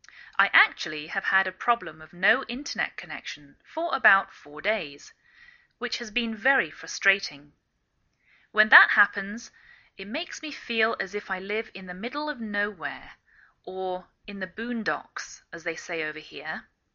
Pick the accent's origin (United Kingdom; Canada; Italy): United Kingdom; England; now in United States